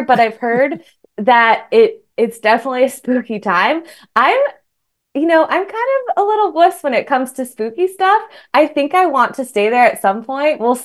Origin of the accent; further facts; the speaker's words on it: Twin Falls, Idaho, United States; also born or lived in San Francisco, United States; I grew up in Idaho in Twin Falls, and then I moved to San Francisco, kept wanting to travel all over.